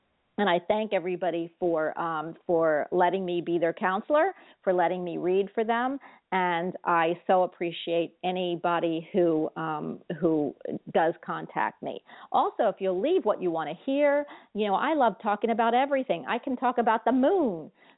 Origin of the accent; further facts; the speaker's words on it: the North, United States; now in Florida, United States; I'm from the North, even though I'm living in Florida now.